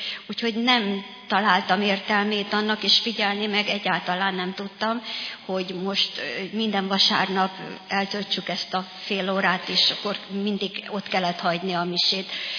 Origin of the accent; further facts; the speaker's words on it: Rakamaz, Szabolcs-Szatmár-Bereg, Hungary; Anyukám 16 éve beköltözött Rakamazról, mert onnan származom én is